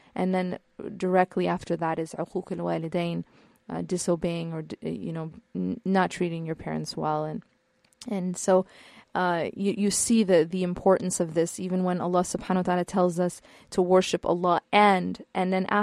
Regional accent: Midwest, United States; As a side note, I'm not from California. I'm from the Midwest, and I absolutely do not like the way Californians drive.

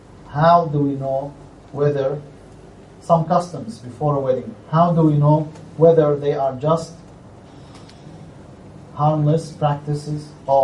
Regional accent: Syria; I was in South Africa because, again, I'm coming from Syria and I witnessed terrible things.

